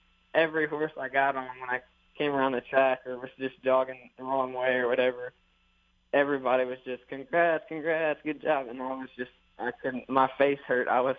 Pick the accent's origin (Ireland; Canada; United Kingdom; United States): United States; Oklahoma; In Oklahoma, yes, ma'am.